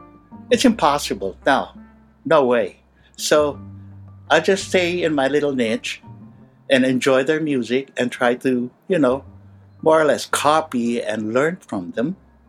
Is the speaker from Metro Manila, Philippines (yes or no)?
yes; San Juan, Metro Manila, Philippines; by the time I was 11 years old, that's when my father passed away, and I started growing up in Manila, in Little Baguio, specifically in San Juan.